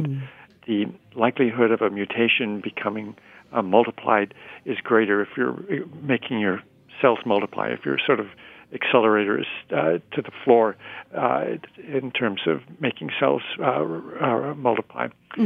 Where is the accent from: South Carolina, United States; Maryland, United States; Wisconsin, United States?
Wisconsin, United States; also born or lived in Michigan; were dairy farmers in Michigan, and I grew up in Wisconsin and in Michigan, and there it was not three servings a day, we had four servings a day of milk when I was growing up.